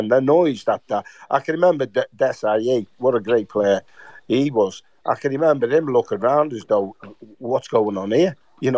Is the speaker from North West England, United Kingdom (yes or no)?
yes; Liverpool, North West England, United Kingdom; I was born in Liverpool, grew up in Knighton